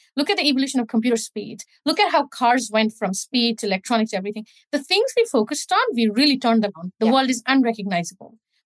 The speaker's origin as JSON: {"language": "English", "country": "India", "tie": "born or raised there", "lives_now": "United Kingdom", "said": "I grew up in East India."}